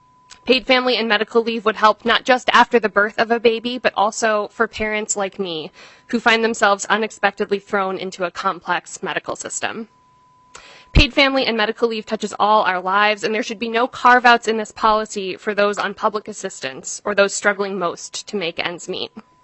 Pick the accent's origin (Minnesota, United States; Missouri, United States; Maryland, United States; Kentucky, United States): Minnesota, United States; as a Minnesotan, I believe we can do it.